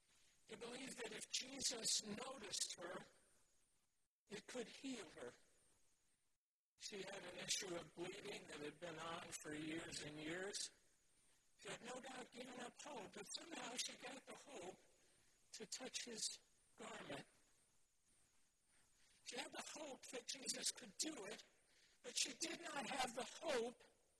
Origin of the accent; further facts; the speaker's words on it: Brooklyn, New York, United States; I grew up in New York City, Brooklyn. I took the subways to work